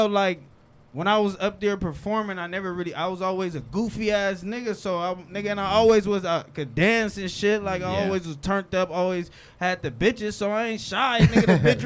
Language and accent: English; Compton, California, United States; I'm from Compton.